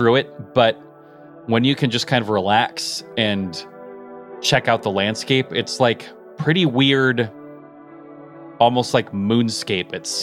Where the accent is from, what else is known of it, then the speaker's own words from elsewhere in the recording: Colorado, United States; because I grew up in Colorado but was going to school in Oregon